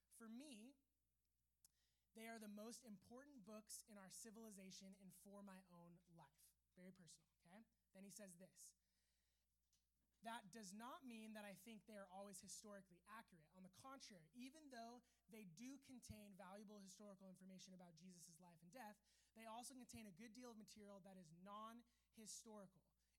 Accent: Newport Beach, California, United States; I grew up in Newport Beach, my parents are Christian

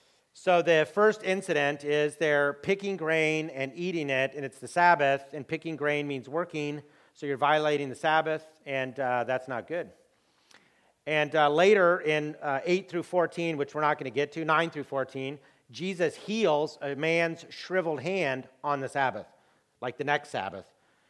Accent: United States; You know, I'm an American foreigner. I'd only lived there like 2-3 years.

